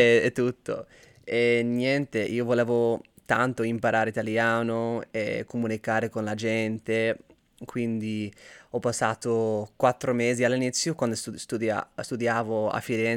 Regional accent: California, United States; Italian is a second language; vengo dal Sud California e ormai sono appassionato per l'Italia, per la lingua italiana, che mi piace tantissimo.

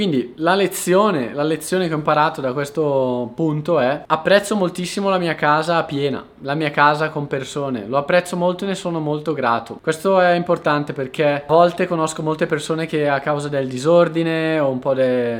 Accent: Brescia, Lombardy, Italy; Io che vengo da Brescia, per me questo è una follia, perché per fare 10 km a Brescia ci impiegavo 15 minuti.

